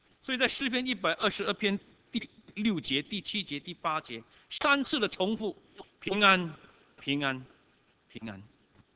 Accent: Singapore; 但是对我们新加坡人来说，当人家说你吃蛇，那是表示什么？

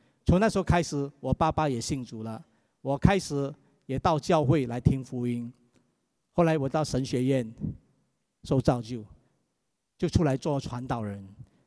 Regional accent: Kulai, Johor, Malaysia; 我是在马来西亚长大的，我是在马来西亚罗佛州古莱一个镇。

